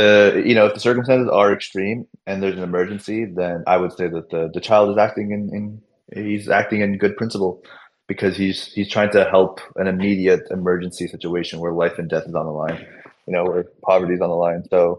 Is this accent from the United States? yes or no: no; South India, India; So we're South Indian, so we in our sort of dialect, we'd say punyam and papam.